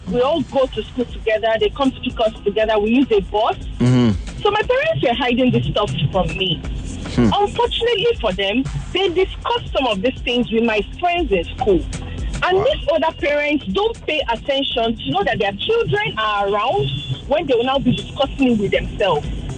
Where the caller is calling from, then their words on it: Lekki, Lagos, Nigeria; I'm calling from Lekki.